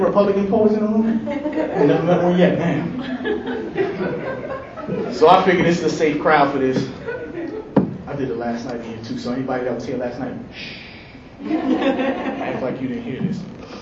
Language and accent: English; New York, United States; I'm from New York. I do a lot of shows in New York. I'm gonna write this political poem based on my views because I've been born and raised in New York.